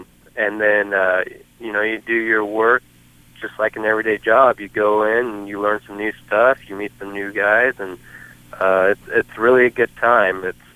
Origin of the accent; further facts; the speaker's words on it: Washington, United States; now in Portland, United States; Portland, I'm actually from Washington, so Portland was an easy choice. It's close to home, family, friends